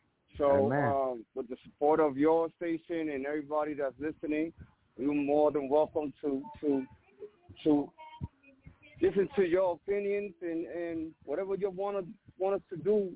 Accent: Puerto Rico; My artist is the one from Cuba. I'm from Puerto Rico. I'm his manager.

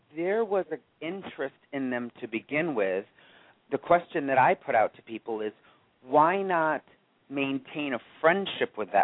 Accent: Otego, New York, United States; moved away as an adult; originally from a small town called Otigo, which is right outside of Oneonta, so I just say I'm from Oneonta.

